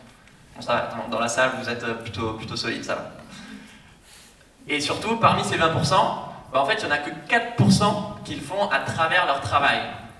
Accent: Ramonville, Occitanie, France; J'ai grandi à Ramonville, je suis allé au lycée à côté à Toulouse, en prépa vraiment juste à côté à Balma, à Saliège, et en arrivant en école de commerce à Paris

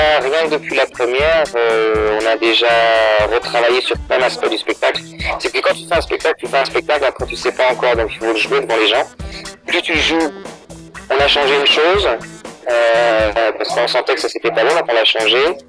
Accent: Brittany, France; now in Stockholm, Sweden; moi je suis de Bretagne, de France.

